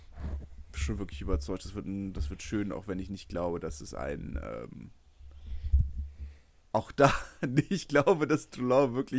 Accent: Berlin, Germany; das sagt man ja nicht oft als Berliner

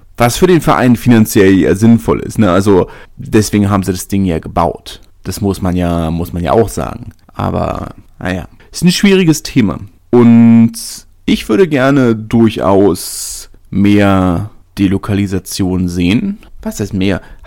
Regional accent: southern France, France; es gibt in Frankreich sehr viele Leute, die Spanisch können, gerade bei, in Anführungszeichen, bei uns im Süden.

